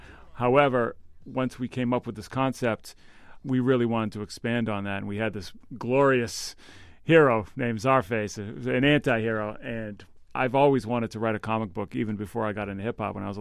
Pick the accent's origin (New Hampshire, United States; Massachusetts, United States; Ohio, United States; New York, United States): Massachusetts, United States; I mean, I grew up on the North Shore, but my family lived in Dorchester.